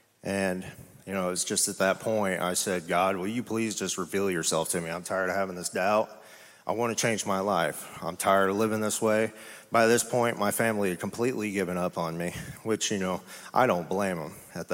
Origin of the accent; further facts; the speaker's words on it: Martinsville, Illinois, United States; I'm 34 years old, and I'm from Martinsville, Illinois. It's a small farming community over by Jacksonville, Illinois.